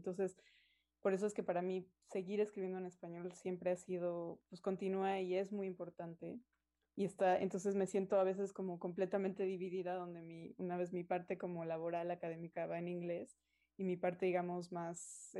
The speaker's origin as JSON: {"language": "Spanish", "country": "Mexico", "tie": "born or raised there", "also_born_or_lived": "United States", "first_language": "Spanish", "moved": "as an adult", "lives_now": "Canada", "said": "yo crecí en México hablando español, esa es mi lengua materna y la lengua en la que me siento más cómoda expresándome, y luego me fui a hacer un doctorado a Estados Unidos, y ahora estoy aquí en Canadá"}